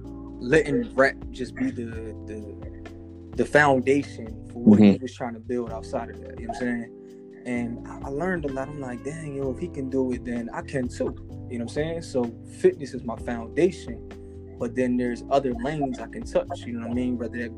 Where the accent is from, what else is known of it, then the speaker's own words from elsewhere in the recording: Philadelphia, Pennsylvania, United States; You know, when I was a kid, I grew up in West Philadelphia, right?